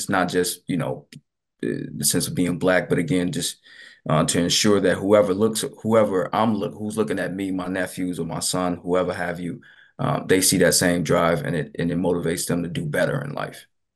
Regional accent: Minnesota, United States; But again, being as though I grew up in Minnesota, it's kind of you deal with that a lot, how to navigate.

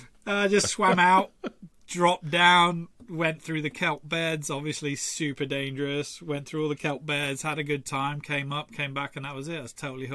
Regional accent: Torquay, South West England, United Kingdom; I grew up in England, so it's an island, we're fully surrounded by water, but I was very fortunate as a young kid. I grew up in Torquay, so we were kind of close to what they consider the English Riviera

